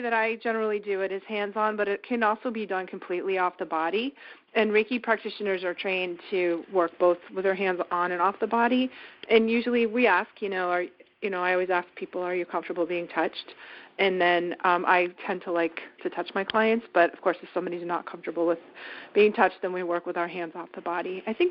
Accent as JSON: {"language": "English", "town": "Newton", "region": "Massachusetts", "country": "United States", "tie": "born or raised there", "said": "I grew up in right outside of Boston. I grew up in Newton in the 60s and 70s"}